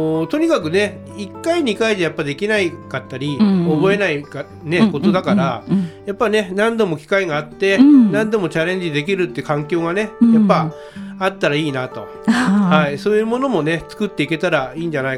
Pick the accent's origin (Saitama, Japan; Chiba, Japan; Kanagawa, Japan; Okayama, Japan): Chiba, Japan; Sanmu; 自分それこそ三武市でね、うん、生まれ育ってますんで